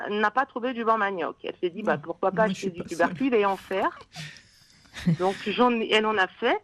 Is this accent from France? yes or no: no; Brazzaville, Republic of the Congo; je suis née à Brazzaville, j'y ai grandi. Mais j'aimais bien aller dans le village natal de mon père, quasiment toutes les vacances.